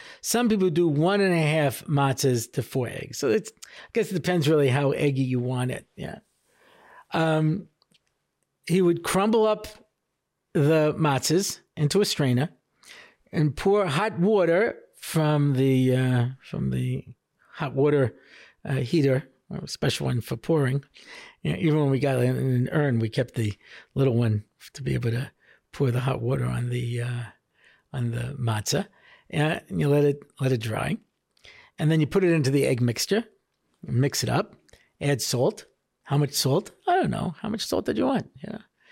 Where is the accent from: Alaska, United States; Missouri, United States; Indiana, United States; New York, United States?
New York, United States; Long Island; you know, we grew up in Long Island and we used to buy Streit's matzahs